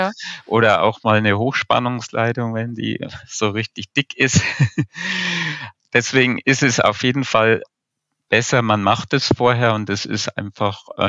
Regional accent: Bavaria, Germany; Ich komme ja eigentlich aus dem Fichtelgebirge

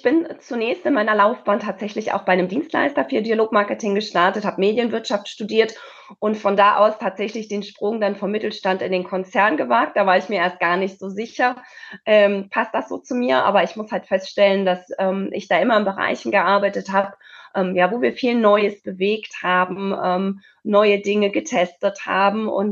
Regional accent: Cologne, North Rhine-Westphalia, Germany; Ich bin Kölnerin

